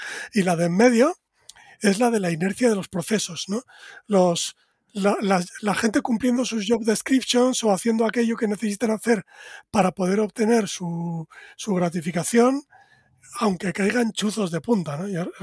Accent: Collado Villalba, Community of Madrid, Spain; en mi pueblo, en Collado Villalba

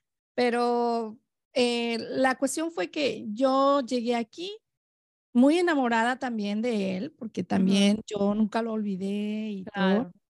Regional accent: Mexico; moved away; comenzamos como todos los que llegamos aquí de México, ¿verdad? A vivir juntos.

